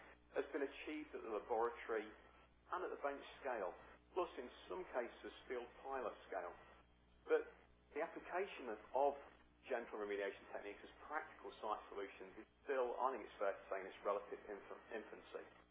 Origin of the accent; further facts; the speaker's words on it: Northern England, United Kingdom; accent: northern English; anyone listening on the internet has problems either with my audibility or with the northern twang to my English accent.